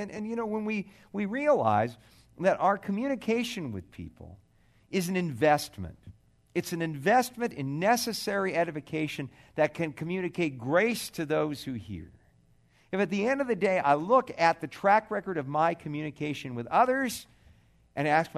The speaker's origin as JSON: {"language": "English", "region": "California", "country": "United States", "said": "Chuck Smith, I'm from Southern California, and I kind of know about Calvary Chapel"}